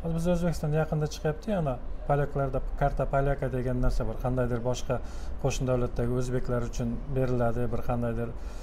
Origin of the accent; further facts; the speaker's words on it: Tashkent, Uzbekistan; born there; O'zim ham Toshkentda tug'ilganman.